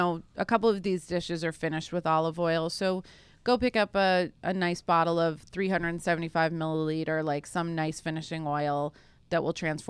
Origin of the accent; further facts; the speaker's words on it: St. Louis, Missouri, United States; We had a thing in elementary school called Prairie Day because I grew up in St. Louis